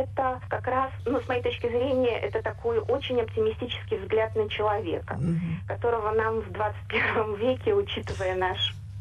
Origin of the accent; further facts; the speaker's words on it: Minsk, Belarus; а я сама из Беларуси, из Минска, эта фигура мне очень близкая